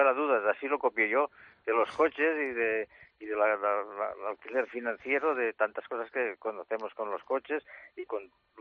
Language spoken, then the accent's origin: Spanish; Spain; yo soy muy español, aunque de eso soy sumamente español.